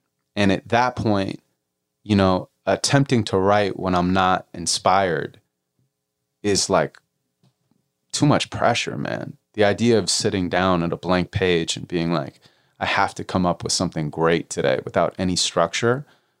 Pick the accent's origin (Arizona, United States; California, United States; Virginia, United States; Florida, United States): California, United States; Santa Monica; I was raised in Santa Monica. And I mean, it was my mom, a single parent, a school teacher, and we lived on Bay Street in Lincoln until I was like 12.